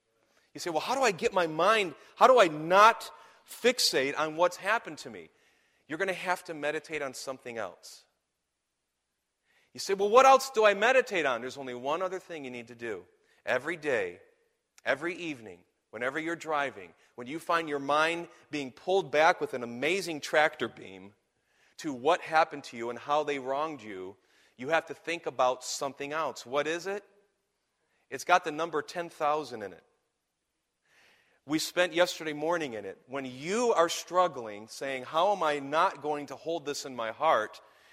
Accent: Michigan, United States; I'm from Michigan, as you know. Wolverines.

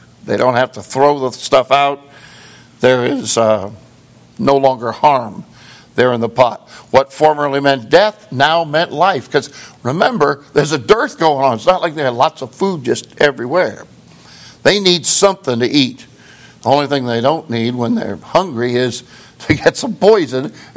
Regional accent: California, United States; I grew up in California, near San Francisco.

